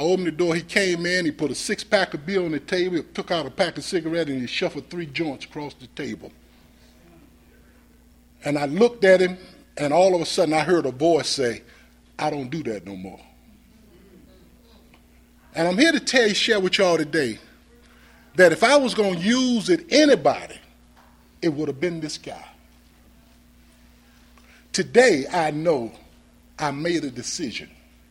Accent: Alexander, Alabama, United States; I'm from Alexander, living in Alexander, been in Alexander for 40-some years.

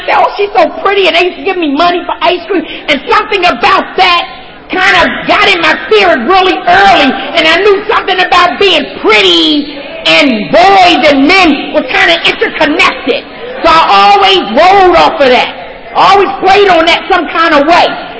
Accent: Philadelphia, Pennsylvania, United States; I'm from the Philadelphia area.

